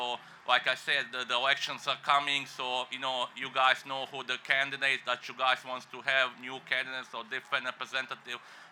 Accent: Bosnia & Herzegovina; English is a second language; moved away as an adult; now in St. Louis, United States; I'm a first Muslim chaplain in the city of St. Louis. I'm originally from Bosnia. I came to this city in 1997, you know, from Bosnia because of the war doing in my country.

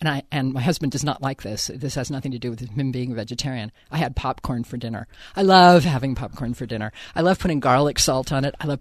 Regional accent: San Francisco, California, United States; I'm from San Francisco, and my husband says everyone in San Francisco talks about the next meal at the meal they're eating

